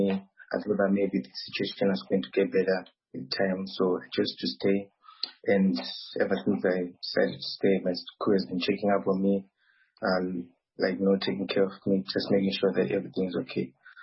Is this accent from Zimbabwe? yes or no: yes; Zimbabwe; English is a second language; moved away as an adult; now in Khmelnytskyi, Ukraine; from Zimbabwe, and I'm in Ukraine, Chmielnytskyi, and I'm studying computer engineering, and I'm in my third year.